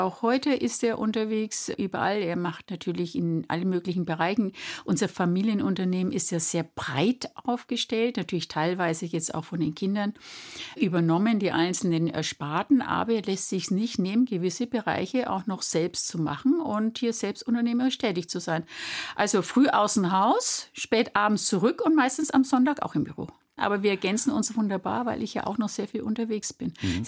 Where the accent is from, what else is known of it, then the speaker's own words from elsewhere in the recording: Nuremberg, Bavaria, Germany; ich bin geboren natürlich im Mater-Maria-Krankenhaus, deswegen war ich eine gebürtige Nürnbergerin.